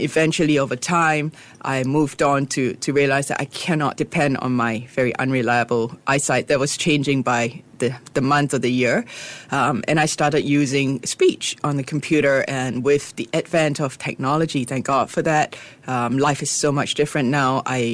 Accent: Singapore; I suddenly felt so proud of being a Singaporean

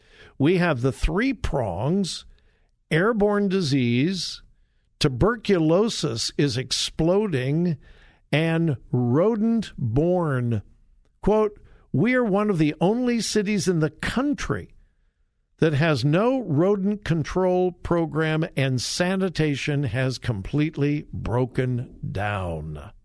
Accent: Los Angeles, California, United States; I got a story that'll blow your mind from my hometown. Well, Los Angeles. I grew up in the Los Angeles area.

